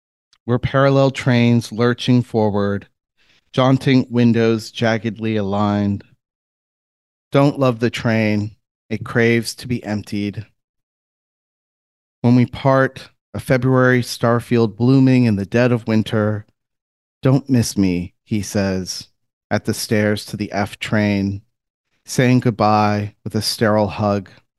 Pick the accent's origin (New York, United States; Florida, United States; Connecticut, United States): Florida, United States; I grew up in Central Florida, and my folks are from Southern Indiana.